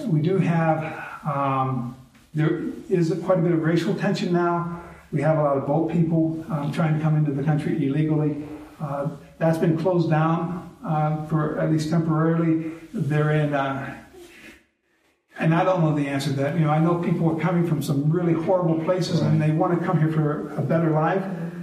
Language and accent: English; Seville, Ohio, United States; now in Australia; You know, I'm an Ohio boy. I grew up in Seville, you know, about 30 minutes away.